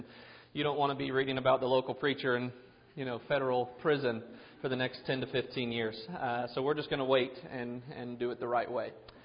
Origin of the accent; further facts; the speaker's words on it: California, United States; And then you have a couple lonely USC fans because I grew up in California, right?